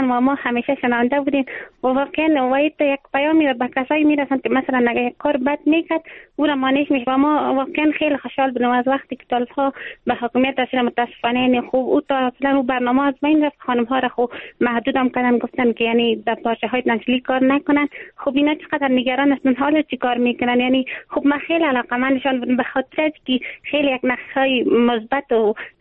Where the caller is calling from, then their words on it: Parwan, Afghanistan; از مرکز پروان با شما هم کلام.